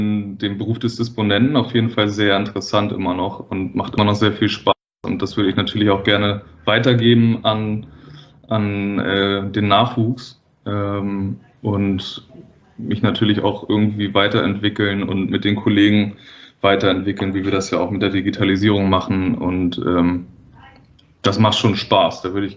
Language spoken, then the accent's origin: German; Wedel, Schleswig-Holstein, Germany; Ich bin selber auch in Wedel aufgewachsen, was ja auch quasi so ein Elbvorort ist.